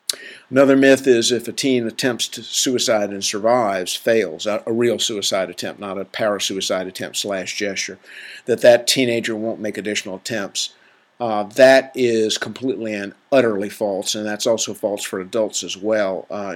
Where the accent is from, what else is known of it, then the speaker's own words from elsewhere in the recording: the South, United States; Hey, I'm from the South. Okay, I can make fun of this stuff.